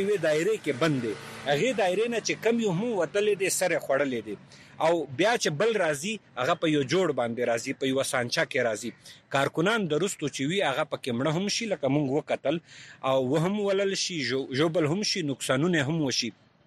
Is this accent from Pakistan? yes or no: yes; Khyber Pakhtunkhwa, Pakistan